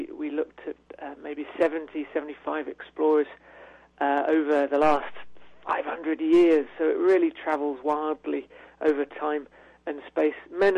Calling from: England, United Kingdom; I'm calling from England, so I'm sending you a message many thousands of miles away.

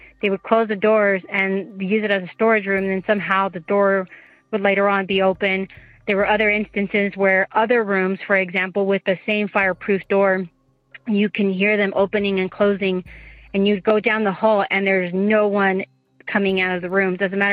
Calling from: Utah, United States; I'm calling from Utah.

